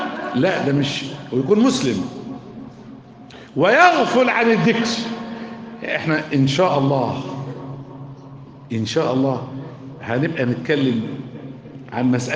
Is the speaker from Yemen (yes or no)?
no; Egypt; احنا في بلادنا مصر